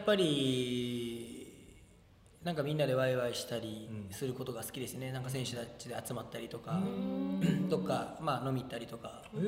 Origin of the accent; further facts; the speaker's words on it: Kumamoto, Japan; やっぱこの地元の熊本で1回そういう経験をしたかったなっていうのが